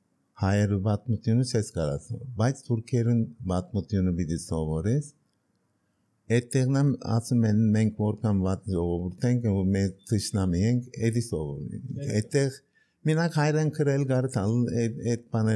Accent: Yerevan, Armenia; Այո, Երևանից եմ, բայց Երևանն այն էլ Հայաստանից է գալիս։

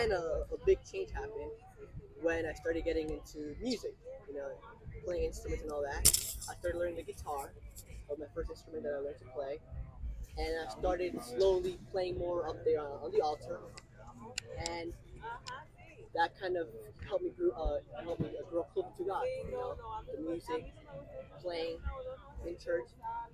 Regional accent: New Jersey, United States; Okay, so my parents are from Guatemala. Okay. I was born here in the year 2001. You know, from New Jersey.

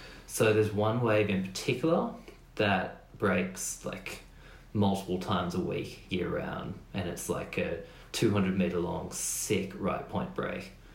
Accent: Australia; I think as an Australian, you know, you come in and you just go, this is a bit insane.

